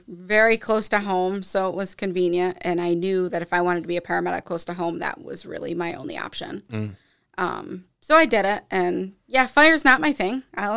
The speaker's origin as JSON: {"language": "English", "town": "Hammondsport", "region": "New York", "country": "United States", "tie": "born or raised there", "said": "Yeah, I grew up in Hammondsport on the lake."}